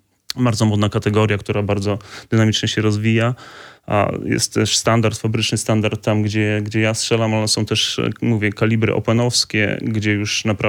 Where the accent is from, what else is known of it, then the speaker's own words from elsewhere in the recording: Orzysz, Warmian-Masurian Voivodeship, Poland; pochodzę z gminy Orzysz, z małej miejscowości, spod Orzysza